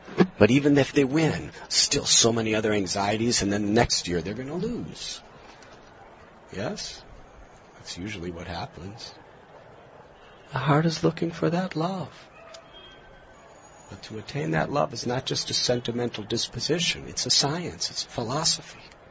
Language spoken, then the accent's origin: English; United States; In my own life, I'm from America. My parents and grandparents, they performed religious activities. And I went along with them.